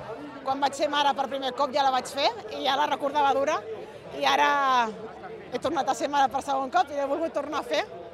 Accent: Vilanova, Catalonia, Spain; I jo soc de Vilanova, llavors jo enamorada de Vilanova i enamorada de Vilafranca

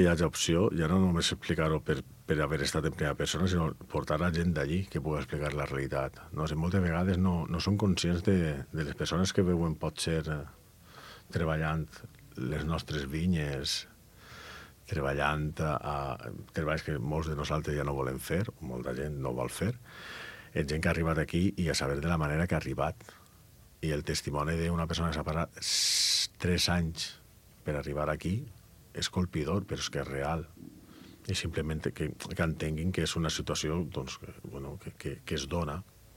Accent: Valencian Community, Spain; al meu poble, a València

